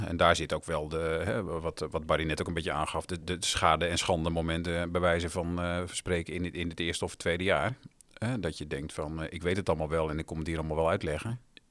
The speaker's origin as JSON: {"language": "Dutch", "region": "Groningen", "country": "Netherlands", "said": "Wat makkelijker zeggen als nuchtere Noorderling. Hè? Ik ben een Groninger van oorsprong."}